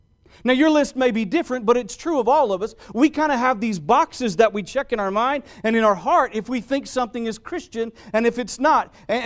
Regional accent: Oklahoma City, Oklahoma, United States; but I grew up in Oklahoma City. By the way, we just moved back to Oklahoma City a couple of months ago

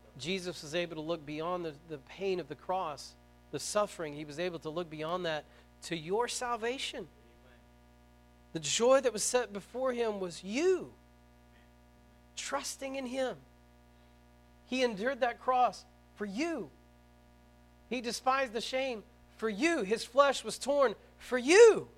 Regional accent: Vian, Oklahoma, United States; We're from Vian, and we bleed purple.

